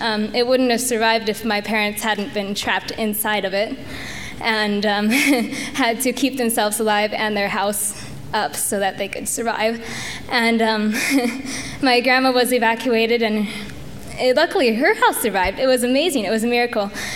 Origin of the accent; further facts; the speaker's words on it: Brewster, Washington, United States; and I am from Brewster, Washington.